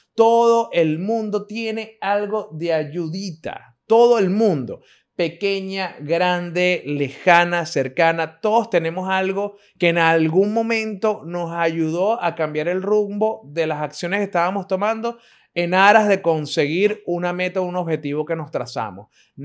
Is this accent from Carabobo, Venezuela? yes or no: yes; Montalbán, Carabobo, Venezuela; Yo soy un carajo de Montalbán que lo que hizo fue estudiar en un colegio privado de Montalbán, graduarse